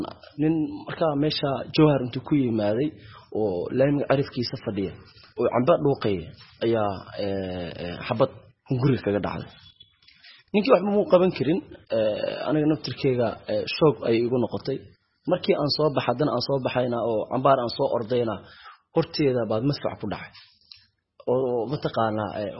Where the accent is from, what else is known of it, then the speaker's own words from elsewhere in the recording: Mogadishu, Banaadir, Somalia; born there; waxaan ku dhashay shaqsiyan magaalada Muqdisho